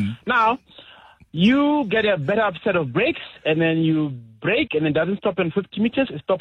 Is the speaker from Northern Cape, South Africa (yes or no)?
no; Limpopo, South Africa; English is a second language; I'm from Limpopo.